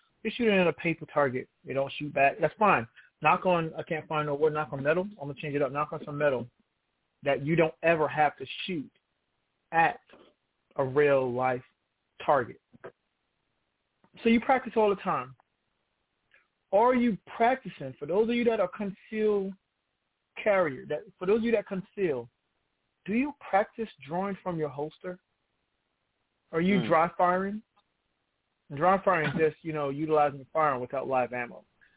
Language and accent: English; Brooklyn, New York, United States; now in Virginia, United States; I'm from New York, y'all. Brooklyn. Brooklyn all day. East Flatbush. Crown Heights. I live in Virginia, though.